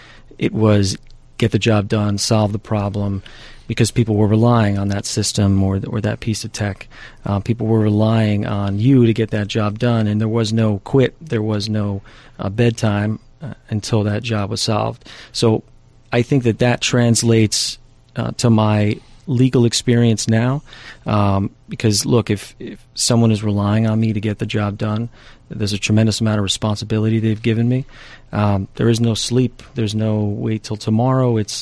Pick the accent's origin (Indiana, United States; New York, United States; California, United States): New York, United States; Patterson; I lived in Hudson Valley most of my life. I grew up in Patterson. I live now in Poquake.